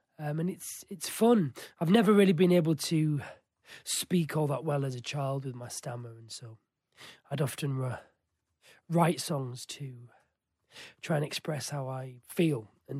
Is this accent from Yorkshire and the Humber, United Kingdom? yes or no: yes; Yorkshire and the Humber, United Kingdom; I am from Yorkshire.